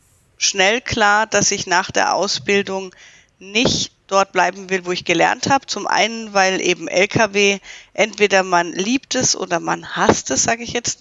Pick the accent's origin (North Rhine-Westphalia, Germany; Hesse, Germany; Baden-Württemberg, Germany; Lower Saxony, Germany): Baden-Württemberg, Germany; Lörrach; Ich bin aufgewachsen, auch in Lörrach, geboren in Lörrach, aufgewachsen in Lörrach. Meine Schule in Lörrach gemacht, die Ausbildung in Lörrach gemacht. Also ich bin immer am gleichen Ort geblieben tatsächlich.